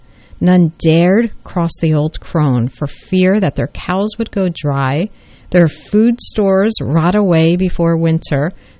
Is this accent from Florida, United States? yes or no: no; New Jersey, United States; we also, growing up in New Jersey, always heard stories about Bloody Mary.